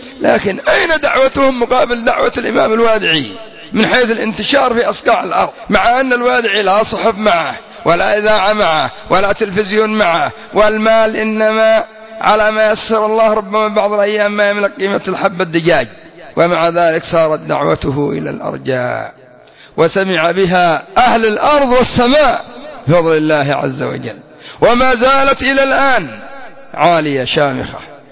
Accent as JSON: {"language": "Arabic", "country": "Yemen", "said": "زبالة العالم موجودة عندنا في اليمن"}